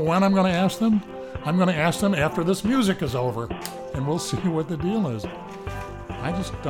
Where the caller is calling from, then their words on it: Chicago, Illinois, United States; at the Bleat Network. We're calling from Chicago this morning.